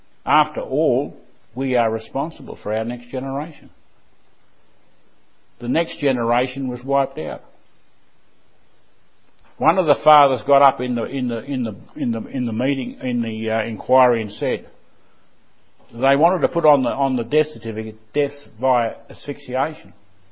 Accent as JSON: {"language": "English", "country": "Australia", "said": "Told them I was from Australia."}